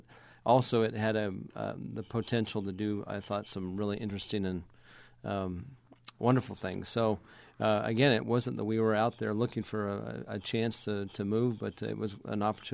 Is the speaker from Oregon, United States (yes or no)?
no; Texas, United States; moved away; also born or lived in Utah; While I grew up in Texas, my family's in Utah.